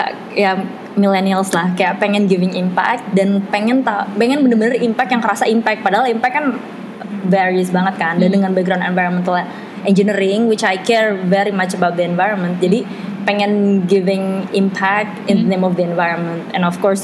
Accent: Jakarta, Indonesia; also born or lived in Bandung; Lahir dan besar di Jakarta. Sempat tinggal di Bandung 4 tahun waktu kuliah.

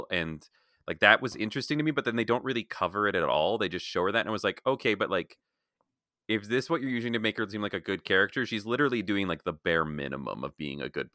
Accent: Canada; Me neither. Is that because we're Canadian?

